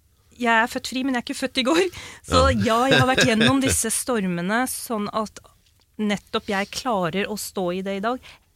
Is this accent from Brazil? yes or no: no; Pakistan; Jeg er jo pakistaner, og vi var jo indre før. Før imperialismen, så var vi jo hinduer hele gjengen.